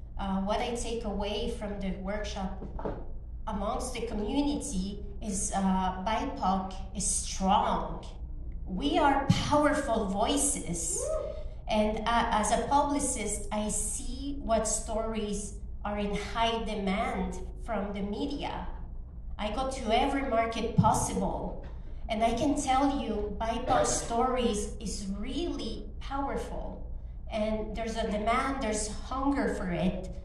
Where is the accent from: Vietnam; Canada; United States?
Canada; I'm a Canadian who is based part-time in Los Angeles